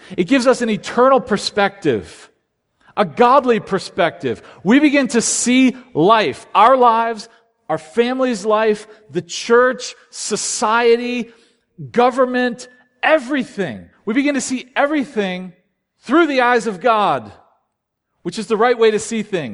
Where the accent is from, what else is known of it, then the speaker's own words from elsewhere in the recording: Daytona Beach, Florida, United States; But I grew up in Daytona Beach, Florida. Growing up on the East Coast, I always knew the beach was on my east